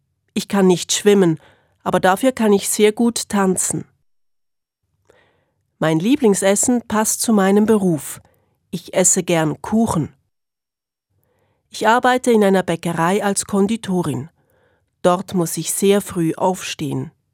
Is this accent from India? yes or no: yes; India; first language Indian; German is a second language; Ich komme aus Indien. Ich bin 31 Jahre alt. Meine Muttersprache ist Indisch, aber ich spreche auch noch Englisch. Ich lerne seit 2 Jahren Deutsch.